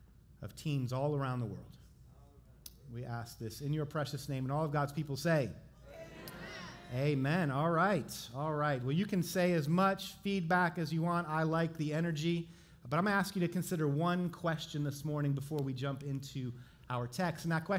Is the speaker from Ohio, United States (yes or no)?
yes; Ohio, United States; Well, while I am from Ohio and came here with my wife and daughter